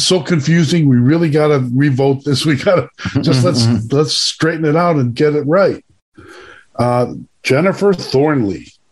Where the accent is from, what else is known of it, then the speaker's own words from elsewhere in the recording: United States; I'm like, Señor, you have no rights. I'm an American.